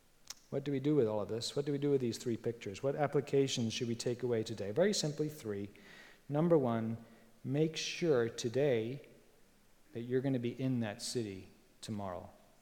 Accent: Spain; Where I grew up in Spain, there are eucalyptus trees.

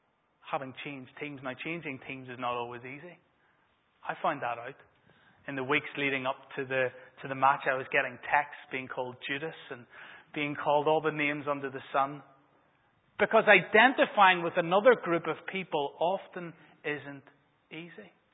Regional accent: Bangor, Northern Ireland, United Kingdom; also born or lived in Belfast; I realized that when I moved from Bangor to Belfast, I used to go to the Grammar, where we played with a griffin on our shirt, and we played in blue.

